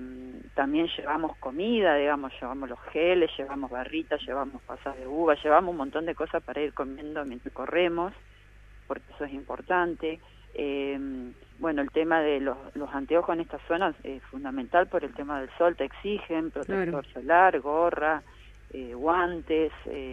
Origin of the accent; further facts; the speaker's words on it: San Cristóbal, Santa Fe, Argentina; now in Santa Fe, Argentina; Yo soy oriunda de San Cristóbal.